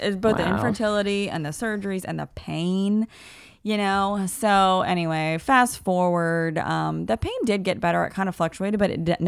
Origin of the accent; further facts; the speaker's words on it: New Orleans, Louisiana, United States; So exciting, where it's like snows and stuff, which we're from New Orleans. It's not something we're used to.